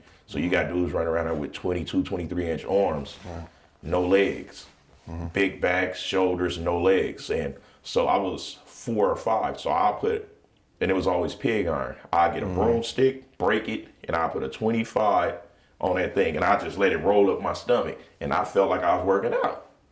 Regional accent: Los Angeles, California, United States; also born or lived in St. Louis; But, I was born in St. Louis, Missouri. Mm-hmm. My mom, she moved us out here when I was like 3 or 4 years old. So, I'm pretty much from California. I'm from LA, South Central.

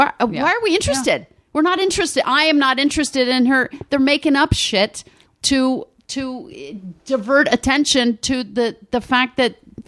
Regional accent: Rockville, Maryland, United States; I grew up in Rockville, Maryland, a little town.

